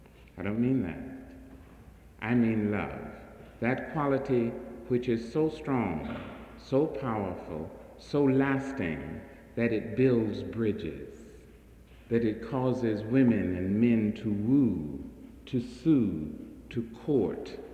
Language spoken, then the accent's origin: English; St. Louis, Missouri, United States; born there; It is true, I was born in St. Louis and spent, all told, probably less than 2 years here.